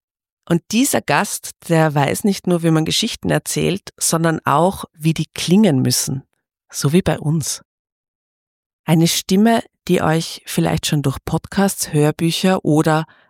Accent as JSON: {"language": "German", "region": "Tyrol", "country": "Austria", "said": "mir als Tirolerin interessierte besonders, dass du einen Podcast am Berg machst"}